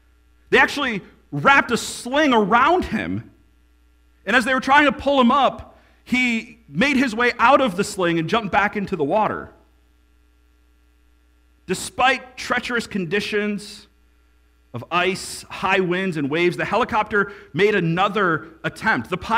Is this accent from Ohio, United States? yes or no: no; New York, United States; Now, growing up in New York, Niagara Falls was not that exciting.